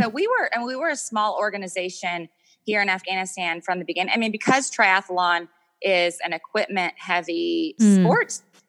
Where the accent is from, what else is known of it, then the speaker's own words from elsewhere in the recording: United States; I'm an American, and that comes with a whole set of privileges.